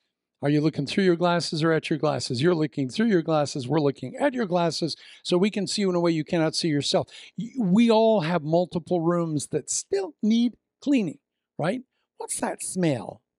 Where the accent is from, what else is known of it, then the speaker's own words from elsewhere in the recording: Iowa, United States; I was raised in Iowa. I hope that doesn't offend you. Eh? My parents are from Canada, eh?